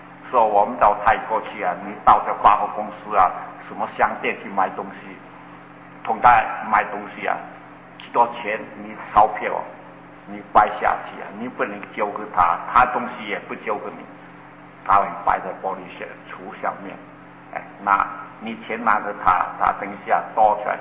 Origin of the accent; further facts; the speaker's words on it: China; 可我们中国人啊，好像又是公共汽车哦